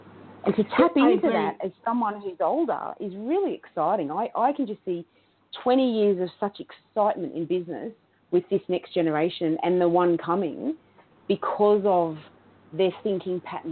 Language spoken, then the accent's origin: English; Australia; And the actual name on my link is … Because I'm an Aussie.